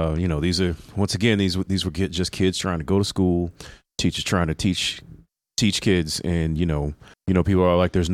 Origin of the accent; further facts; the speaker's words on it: St. Louis, Missouri, United States; I just want to send a special shout out to my hometown of St. Louis.